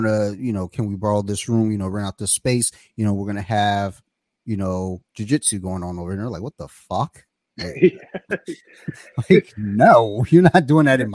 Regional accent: Flint, Michigan, United States; Just as a kid, I grew up in Flint, Michigan. Well, I want to say I grew up in Flint, Michigan. I was in Flint, Michigan for a few years.

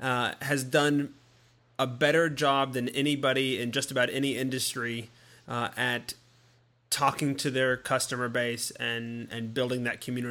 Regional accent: Iowa, United States; I grew up in the Midwest in Iowa myself, and always dreamed of going to Gen

